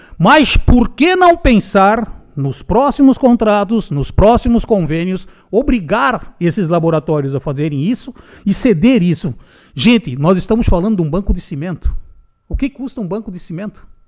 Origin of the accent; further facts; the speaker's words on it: Curitiba, Paraná, Brazil; born there; Muitos sabem que eu sou nascido em Curitiba, sou nascido no Paraná e minha família praticamente toda mora lá ainda